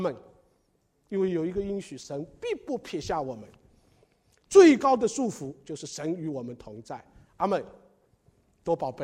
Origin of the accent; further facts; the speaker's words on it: China; 我们中国人在新年啊，现在这个微洽都有送礼包，对不对啊？